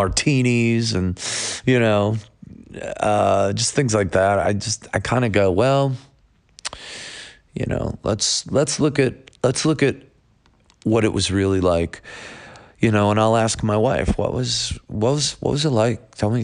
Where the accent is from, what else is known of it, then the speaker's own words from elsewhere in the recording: Buffalo, New York, United States; I'm from Buffalo, New York, and moderation does not exist in that.